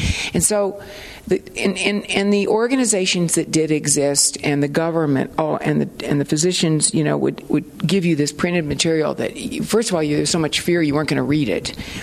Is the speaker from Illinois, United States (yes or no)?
yes; Peoria, Illinois, United States; And I think what was important about growing up in Peoria, and it's not that way anymore, by the way